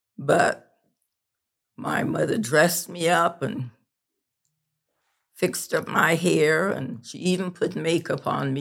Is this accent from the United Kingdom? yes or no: no; Trinidad & Tobago; now in Springfield, United States; I was not born in America. I was born in Trinidad and Tobago, the two last islands in the chain of West Indian islands off the coast of Venezuela.